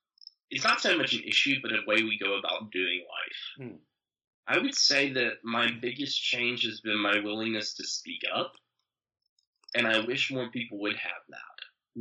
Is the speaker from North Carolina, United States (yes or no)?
yes; Statesville, North Carolina, United States; I wrote my book about growing up in Statesville.